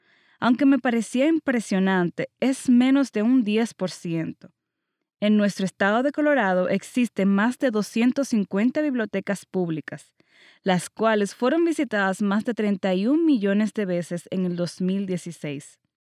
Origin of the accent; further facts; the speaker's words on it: Dominican Republic; now in United States; en mi país, la República Dominicana, país del eterno verano con hermosas playas ubicado en el Caribe